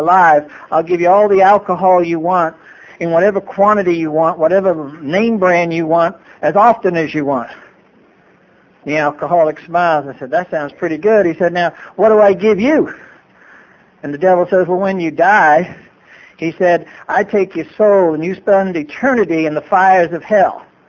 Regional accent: New York, United States; now in La Mesa, United States; I'm from New York, so it's not going to sound like real South. Now I live in California.

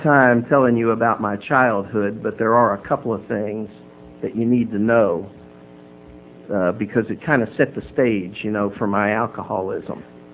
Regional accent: Little Rock, Arkansas, United States; I come from Little Rock, Arkansas, which is one of those places that is a real AA pocket of enthusiasm.

